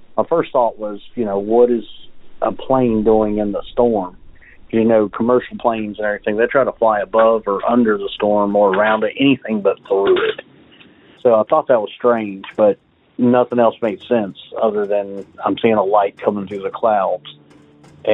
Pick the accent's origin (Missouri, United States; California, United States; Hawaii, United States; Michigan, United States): Missouri, United States; I'm from Missouri.